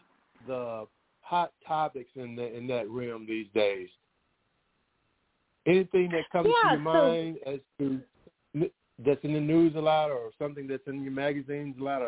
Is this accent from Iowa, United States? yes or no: no; Alabama, United States; I'm from the South, Alabama, and they have a term called mother wit